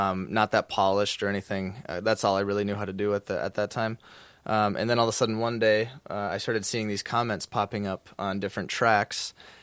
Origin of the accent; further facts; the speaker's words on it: Minnesota, United States; now in Stockholm, Sweden; No, actually, I'm originally from Minnesota.